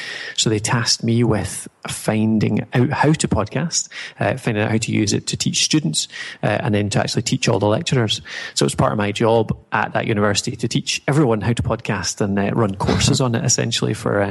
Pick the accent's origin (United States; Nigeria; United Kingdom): United Kingdom; Dumfries, Scotland; now in Dundee, United Kingdom; I'm from Scotland, so originally Dumfries in Scotland, so that's southwest of Scotland, down the bottom corner. These days, I'm in Dundee.